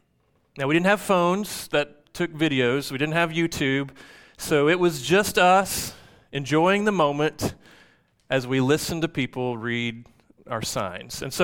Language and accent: English; Choctaw, Oklahoma, United States; I was in high school in the late 80s, and I grew up in Choctaw, America, Choctaw, Oklahoma.